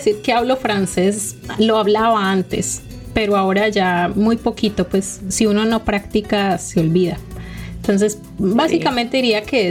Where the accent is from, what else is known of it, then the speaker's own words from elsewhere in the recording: Colombia; now in United States; Yo soy de Colombia, vivo aquí en los Estados Unidos hace 7 años más o menos y yo soy cuentacuentos bilingüe